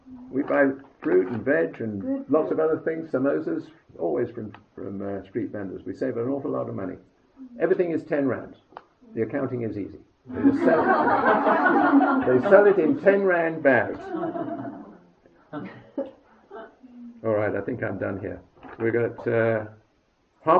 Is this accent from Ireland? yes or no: no; Canada; As a Canadian, the world's greatest insurance country